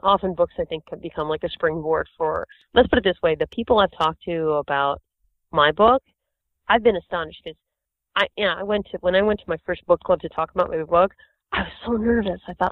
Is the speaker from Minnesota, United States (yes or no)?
no; Boston, Massachusetts, United States; also born or lived in New York, United States; I've been around a lot of wealth. I'm from Boston and New York, and there's plenty of money there, too.